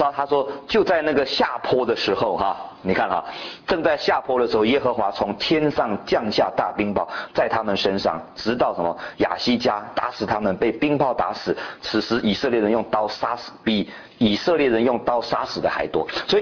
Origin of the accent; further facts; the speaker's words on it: China; 下冰炮我们中国人讲